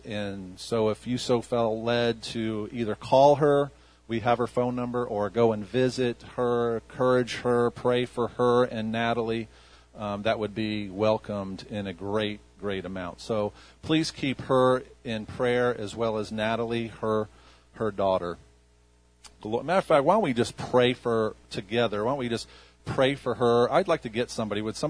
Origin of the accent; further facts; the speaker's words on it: New York, United States; And I'm from New York, and I learned this word, and I've said it ever since I was a kid